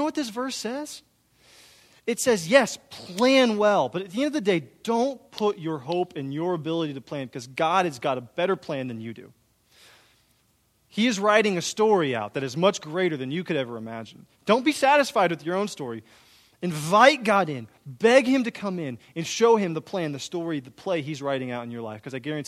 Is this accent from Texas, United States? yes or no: yes; Austin, Texas, United States; I love my hometown of Austin, Texas, where I'm from. It's an incredible city.